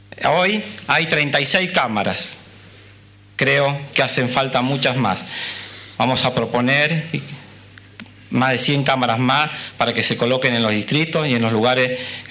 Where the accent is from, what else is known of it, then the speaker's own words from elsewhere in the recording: Alvear, Buenos Aires, Argentina; que estemos 10 minutos para explicarle que somos de Alvear y que queremos hacer la denuncia.